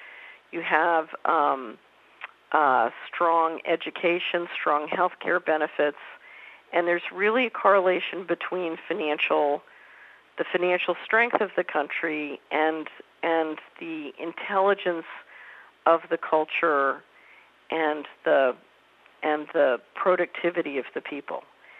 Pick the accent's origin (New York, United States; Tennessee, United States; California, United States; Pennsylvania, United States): Pennsylvania, United States; Philadelphia; When I was a little girl growing up in West Philadelphia, the popsicle index was 100%